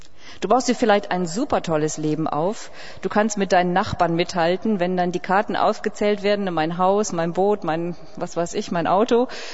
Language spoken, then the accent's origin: German; North Rhine-Westphalia, Germany; Ich komme aus dem Ruhrgebiet, da passiert es immer wieder, dass Häuser plötzlich Risse bekommen